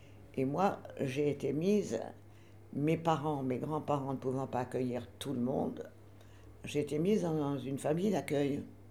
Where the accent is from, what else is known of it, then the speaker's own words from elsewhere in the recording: Amiens, Hauts-de-France, France; 8 jours après, ils étaient chez nous à Amiens. Ils ont foutu le feu à la ville. Et là, on a commencé, nous les enfants, à comprendre que c'était pas normal.